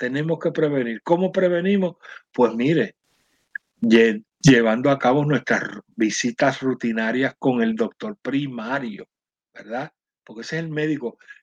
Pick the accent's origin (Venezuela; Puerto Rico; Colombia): Puerto Rico; Carolina; como dicen en mi pueblo de Carolina.